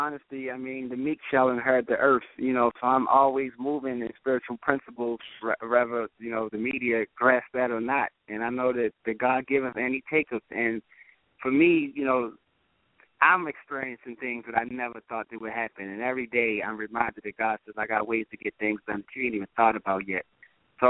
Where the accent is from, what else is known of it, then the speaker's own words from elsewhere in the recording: Baltimore, Maryland, United States; I started with Baltimore, being as though that was my hometown